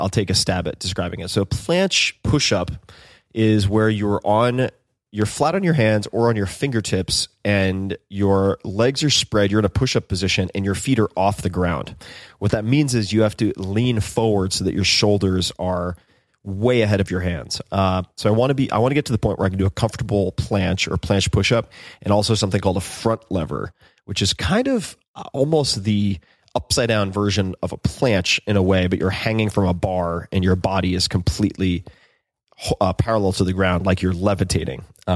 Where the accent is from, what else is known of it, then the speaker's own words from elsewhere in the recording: New York, United States; But alas, I'm from Long Island. I apologize.